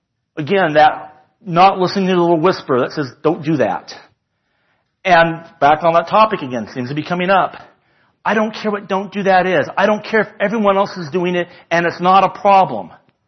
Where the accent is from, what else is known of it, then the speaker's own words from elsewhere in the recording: Fresno, California, United States; I grew up in Fresno, California.